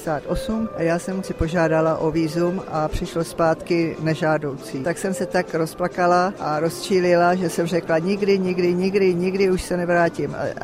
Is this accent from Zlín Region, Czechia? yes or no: no; Prague, Czechia; Já jsem Pražačka, vždycky asi zůstanu Češka a jsem na to hrdá.